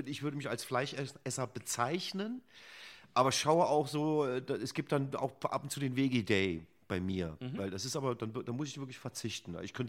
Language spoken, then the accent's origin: German; Idar-Oberstein, Rhineland-Palatinate, Germany; Ja, ich komme ja aus Idar-Oberstein im Hunsrück.